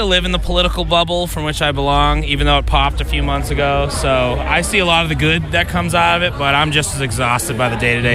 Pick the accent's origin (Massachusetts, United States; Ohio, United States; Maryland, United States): Massachusetts, United States; I'm from Southern Mass, but I've been an Alston rat for 4 years.